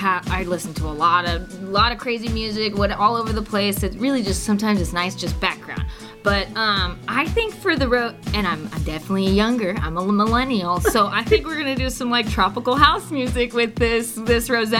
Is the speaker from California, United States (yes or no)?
yes; California, United States; I mean, I'm come from the Central Valley. Hello, that is where George Lucas is from.